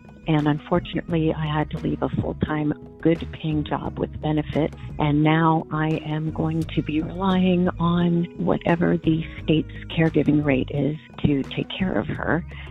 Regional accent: Portland, United States; from Portland

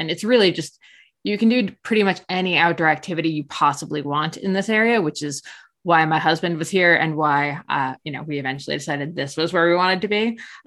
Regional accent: New Jersey, United States; now in Ontario, California, United States; I'm from New Jersey. So like grew up with, you know, the Jersey Shore as my, not my stomping ground, but like I was very aware of it.

